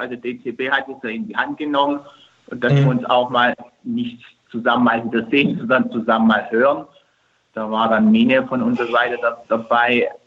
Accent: Istanbul, Turkey; Gerade in meiner Heimat unten startet mal, in Istanbul

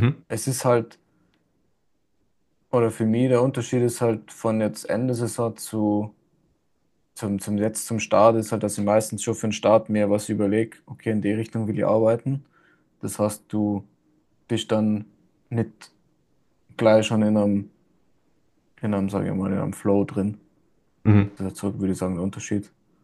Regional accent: Vomp, Tyrol, Austria; in Fomp, in dem Ort, wo ich aufgewachsen bin.

